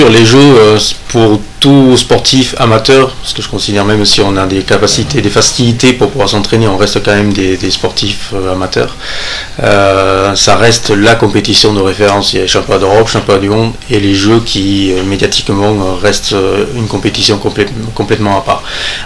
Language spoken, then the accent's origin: French; Millau, Occitanie, France; moved away as an adult; now in Paris, France; Je suis originaire de l'Aveyron, de Millau exactement.